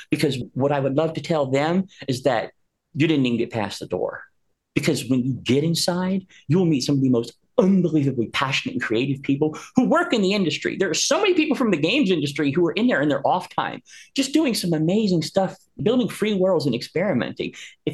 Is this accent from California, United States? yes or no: no; Ohio, United States; again, I'm a nurse from Ohio.